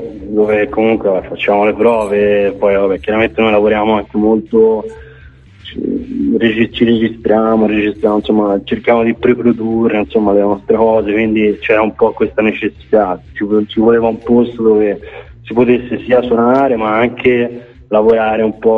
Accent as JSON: {"language": "Italian", "town": "Poggibonsi", "region": "Tuscany", "country": "Italy", "said": "siamo più o meno siamo tutti di Poggi Bonzi e limitrofi"}